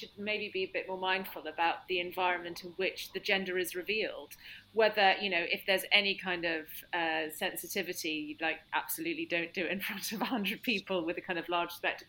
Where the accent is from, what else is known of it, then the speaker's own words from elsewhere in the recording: United Kingdom; especially being very British